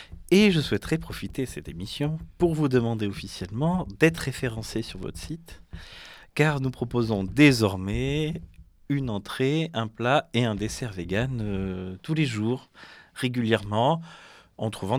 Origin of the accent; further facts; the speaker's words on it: Auvergne-Rhône-Alpes, France; je viens du Cantal, donc le centre de la France, où on fait ce qu'on appelle les mangounes, c'est-à-dire qu'on tue le cochon chaque fois chez telle ou telle personne.